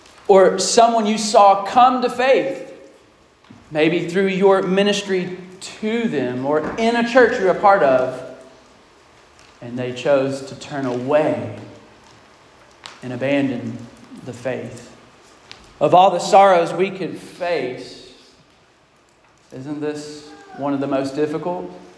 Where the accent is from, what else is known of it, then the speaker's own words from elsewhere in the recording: United States; a dear friend by the name of Sean, who I grew up with in Woodford County and saw come to faith.